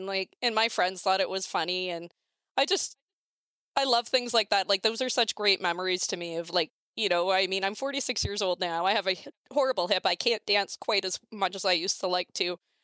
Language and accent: English; Lion's Head, Ontario, Canada; because that's close to where I grew up, right? Like, I grew up in Lion's Head.